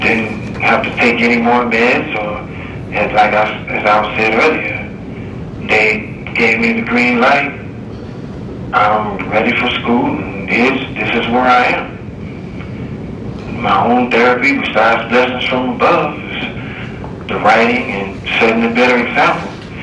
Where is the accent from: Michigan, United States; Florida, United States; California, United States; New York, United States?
Michigan, United States; Muskegon; A friend of our family, Sister Starlene Whiteside, was a victim of a senseless act of murder in my hometown of Muskegon, Michigan.